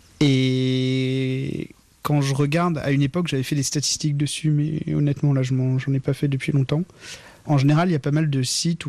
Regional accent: France; Je dis à propos de moi, je suis français

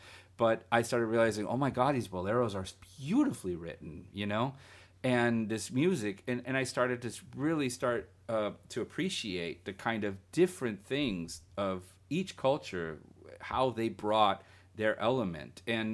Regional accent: Guatemala; And growing up in Central America, I remember in Guatemala

